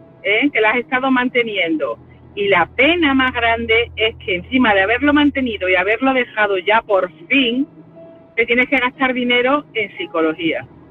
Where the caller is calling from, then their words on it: Extremadura, Spain; de Extremadura.